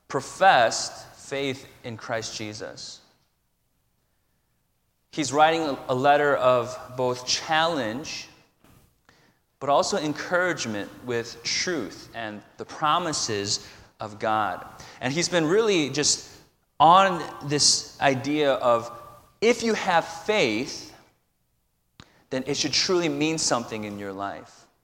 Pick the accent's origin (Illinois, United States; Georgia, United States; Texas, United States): Illinois, United States; Chicago; moved away; Those who know I'm originally from Chicago, I get comments like, oh, this is nothing, right